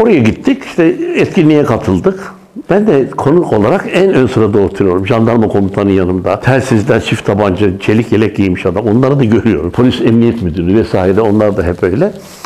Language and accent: Turkish; Aksaray, Aksaray Province, Turkey; Şimdi ben Aksaray'da doğdum, büyüdüm.